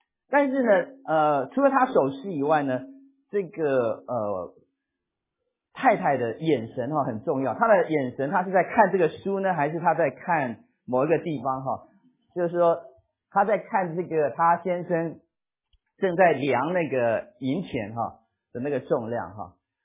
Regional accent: China; 因为我们中国人大概会借人家钱

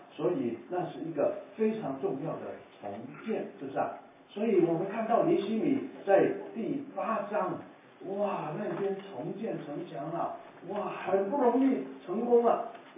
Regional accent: Macau; moved away; 我在澳门出生的，我离开了快四十年都没回去过

